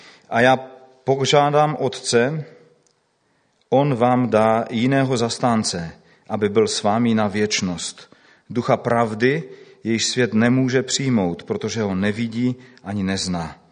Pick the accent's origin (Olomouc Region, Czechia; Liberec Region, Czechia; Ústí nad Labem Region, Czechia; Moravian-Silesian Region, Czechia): Moravian-Silesian Region, Czechia; Ostrava; accent: Ostrava; přinášíme srdečné pozdravy ze Slezska. Omlouvám se za svoji češtinu, protože ten kratší přízvuk je tam nám Ostravákům takový nějaký blížší